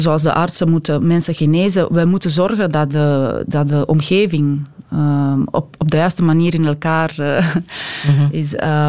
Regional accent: Belgium; wij de Belgen, hè? Ik ben ook Belg

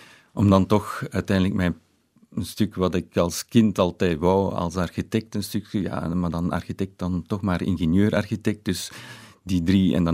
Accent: Halle, Flanders, Belgium; born there; in de... streek waar ik woon of waar ik geboren ben, zeker in Halle

